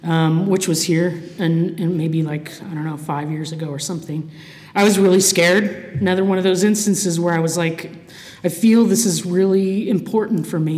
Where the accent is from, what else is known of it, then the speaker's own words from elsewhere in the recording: Cleveland, Ohio, United States; like that's where I grew up, in a small town in Ohio. Although I have to say I'm from Cleveland, the Cleveland area.